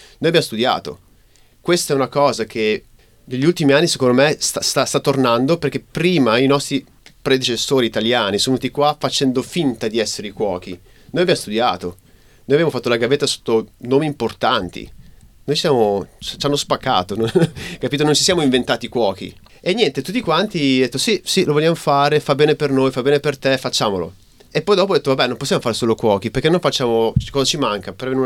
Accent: Modena, Emilia-Romagna, Italy; ovviamente perché siamo di Modena, con il radicchio perché siamo di Modena

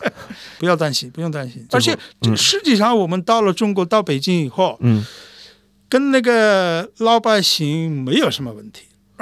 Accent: India; Chinese is a second language; 他们一听到我们是印度人

